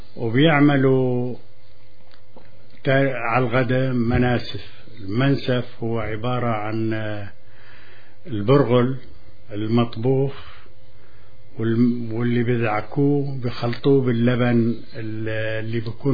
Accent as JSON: {"language": "Arabic", "region": "Daraa Governorate", "country": "Syria", "said": "احنا بلهجتنا من يوم القرى"}